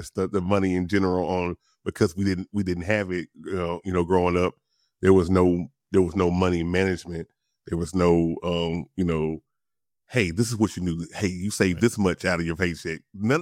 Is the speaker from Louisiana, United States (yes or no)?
yes; Louisiana, United States; I'm from the South, I'm from Louisiana, so big mama, big daddy, you know, the great grandparents, they didn't have any money